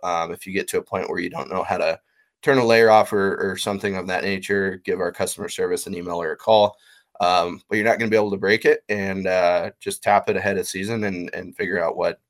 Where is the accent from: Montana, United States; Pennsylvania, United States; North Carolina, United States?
Montana, United States; Again, I was born and raised in Montana. I've always lived in Montana.